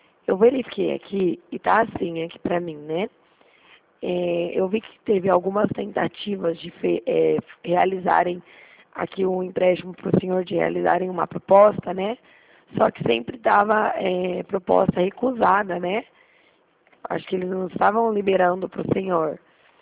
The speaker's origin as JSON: {"language": "Portuguese", "town": "Itanhaém", "region": "São Paulo", "country": "Brazil", "said": "sim, eu sou de Itanhaém."}